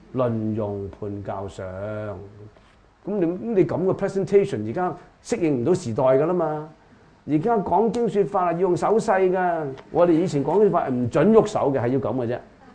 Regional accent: China; 我哋中國人弘揚佛法咧，就唔係好著重 presentation 嘅

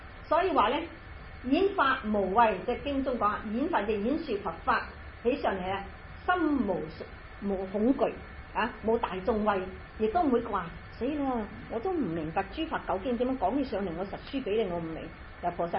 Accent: China; 所以咧我哋中國人學空咧係好麻煩

